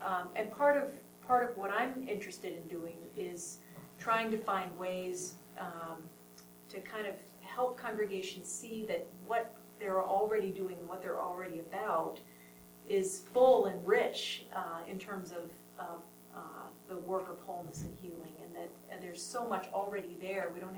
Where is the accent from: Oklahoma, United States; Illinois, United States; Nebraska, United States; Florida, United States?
Illinois, United States; Chicago; I am from Chicago, Illinois.